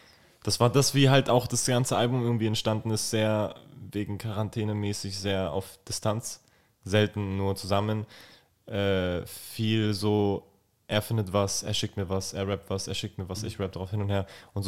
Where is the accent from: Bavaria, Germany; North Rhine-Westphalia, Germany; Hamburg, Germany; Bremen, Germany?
Bavaria, Germany; Greding; ich bin aufgewachsen in Greding, das mhm. ist hier in der Nähe, und da ist, glaube ich, heute immer noch 30% AfD-Wähler oder sowas.